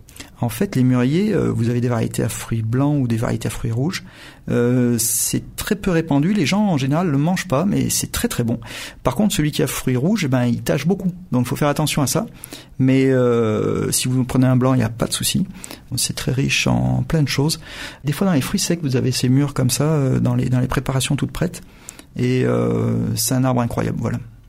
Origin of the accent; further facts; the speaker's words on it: Montélimar, Auvergne-Rhône-Alpes, France; Quand j'étais petit à Montélimar, il n'y avait pas d'olivier. Alors j'ai que 45 ans